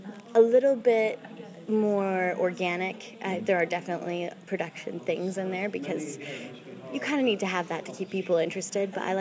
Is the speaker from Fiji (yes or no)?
no; Calgary, Alberta, Canada; moved away as an adult; now in New York City, United States; Well, I'm originally from Calgary, Canada, and I decided to go to college in Hawaii.